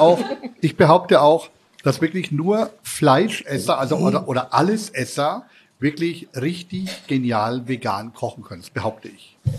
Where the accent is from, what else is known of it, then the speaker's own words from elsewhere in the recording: Schweinfurt, Bavaria, Germany; born there; Ich war dabei, ja. In Schweinfurt.